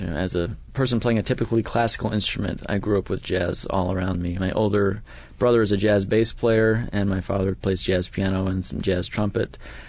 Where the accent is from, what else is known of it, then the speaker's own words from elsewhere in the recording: Potsdam, New York, United States; Well, I grew up in Potsdam, New York, and studied with the local horn professor at Potsdam State University.